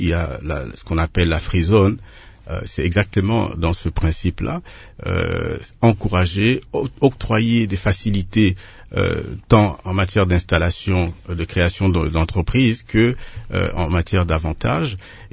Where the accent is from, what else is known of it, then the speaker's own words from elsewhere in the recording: Sankuru, DR Congo; moi je viens du Sankuru